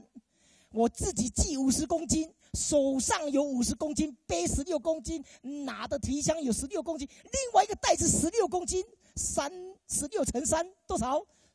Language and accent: Chinese; Taiwan; now in Australia; 我在台湾读书回来的时候，每一年我都会回台湾读一点书